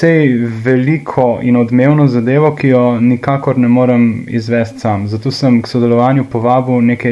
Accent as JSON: {"language": "Slovenian", "town": "Ilirska Bistrica", "region": "Littoral–Inner Carniola", "country": "Slovenia", "said": "in tako je, da smo vsi iz Bistrce."}